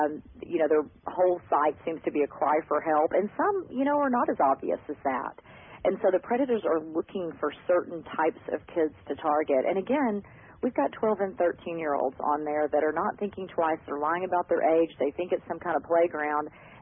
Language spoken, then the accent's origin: English; Austin, Texas, United States; I'm from the Austin area